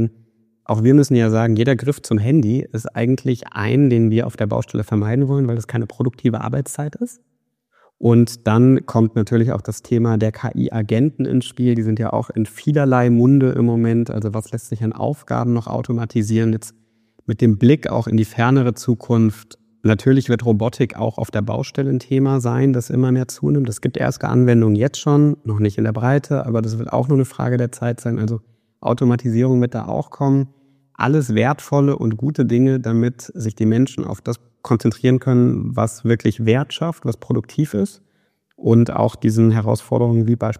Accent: Frankfurt, Hesse, Germany; ich habe nicht einfach wahnsinnig wenig Schweizer Akzent, sondern ich bin Frankfurter.

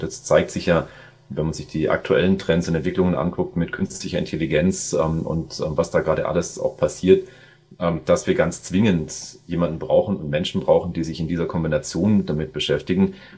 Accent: Munich, Bavaria, Germany; Bin aus München, bin hier im Münchner Umland mit meiner Familie, das heißt mit meiner Frau und meinen drei Kindern zu Hause

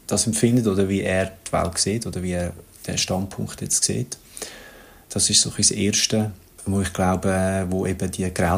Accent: Zurich, Switzerland; Meine Mutter ist Engländerin und mein Vater ist Tschech. Ich bin aber hier in Zürich geboren und aufgewachsen.

